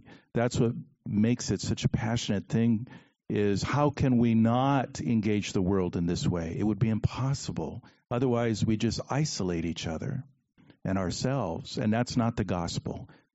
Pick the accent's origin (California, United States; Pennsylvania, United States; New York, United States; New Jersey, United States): California, United States; now in Washington, United States; Myself, I'm in D.C. now, but I grew up in Orange County, California, the Crystal Cathedral, which is now going to be the Catholic Cathedral of the Diocese.